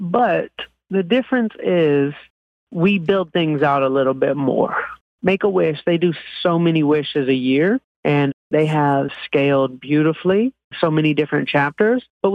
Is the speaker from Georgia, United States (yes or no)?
yes; Atlanta, Georgia, United States; And I grew up in Atlanta, and I formed what became one of the biggest management companies in all of hip hop.